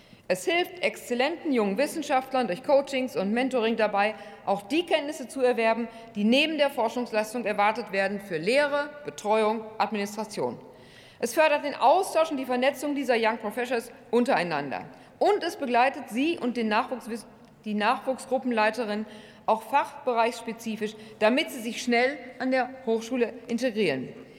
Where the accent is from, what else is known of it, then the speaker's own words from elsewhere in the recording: Münster, North Rhine-Westphalia, Germany; Ich möchte jetzt mit einem erfreulichen Beispiel aus meiner Heimatstadt Münster schließen.